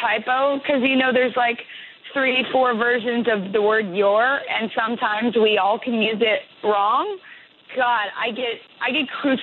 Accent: Santa Barbara, California, United States; And then I made a lot of records here in my hometown of Santa Barbara, which is kind of like a very natural, organic type of place.

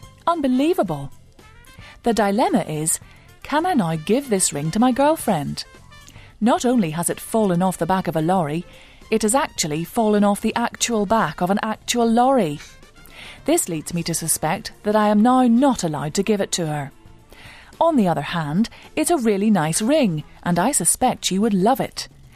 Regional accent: England, United Kingdom; now in Washington, D.C., United States; Although I am 100% English, so don't be mocking my accent or anything.

